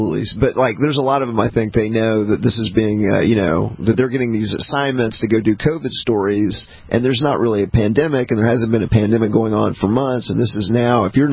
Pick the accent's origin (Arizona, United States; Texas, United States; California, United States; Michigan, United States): Texas, United States; Fort Worth; I grew up in Fort Worth, Texas.